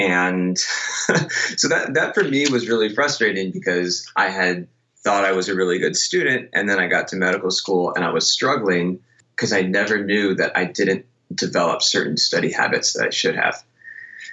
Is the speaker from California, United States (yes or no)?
yes; Los Angeles, California, United States; So I grew up in Los Angeles, and then for my undergrad, I went